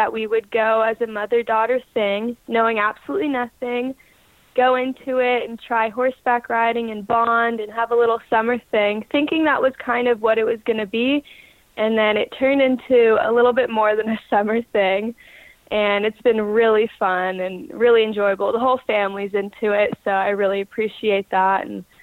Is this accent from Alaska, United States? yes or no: no; Danville, California, United States; So I'm from Danville, California, and I train with James Alliston and Helen Buscarin, and that's over on Crow Canyon Road, San Ramon area.